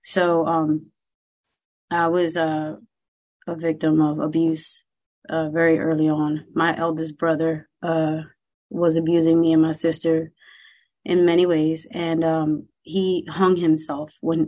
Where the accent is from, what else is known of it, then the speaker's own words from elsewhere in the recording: Camden, New Jersey, United States; Well, I am from Camden, New Jersey. It's in South Jersey, if any of you know where that is. And I grew up in a very poor household.